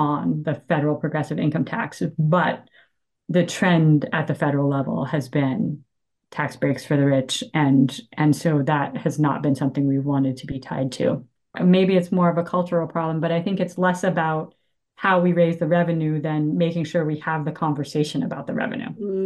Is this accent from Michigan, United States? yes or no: no; Massachusetts, United States; I grew up in Massachusetts. I think there is a sort of New England fiscal conservatism, like pride yourself on thriftiness, right?